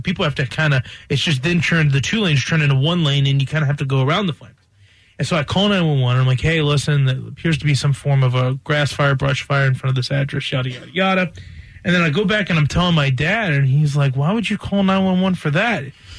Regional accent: Blue Ridge Mountains, United States; And I remembered when I called 911 in my hometown in the Blue Ridge Mountains

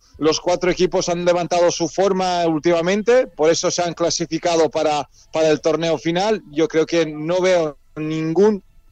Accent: Kragujevac, Šumadija, Serbia; Spanish is a second language; estoy entre Madrid, Marbella y mi ciudad natal, que se llama Kragujevac, en Serbia.

